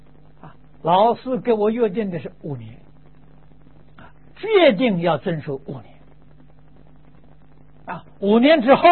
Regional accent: China; 就是我们中国人讲的速成啊

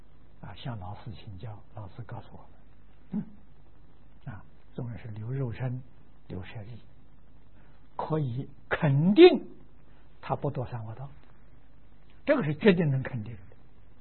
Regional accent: Jiuhuashan, Anhui, China; 九华山，我们家乡

